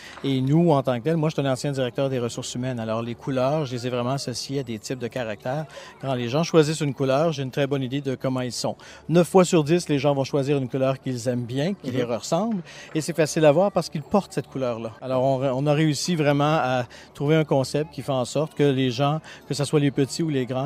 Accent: Quebec, Canada; accent: Quebec; Oui, l'accent que j'ai, c'est pas de la Belgique, ça vient du Québec, je suis Québécois.

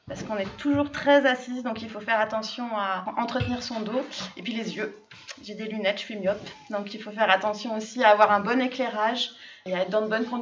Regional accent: Pays de la Loire, France; Ma région d'origine, c'est la Sarthe, la Mayenne et la Sarthe. Alors, je ne sais pas si vous voyez où c'est pas loin de la Bretagne. Je viens de là-bas

